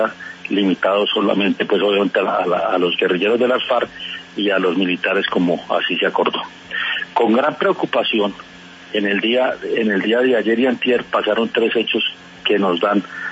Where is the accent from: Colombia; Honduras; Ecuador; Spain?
Colombia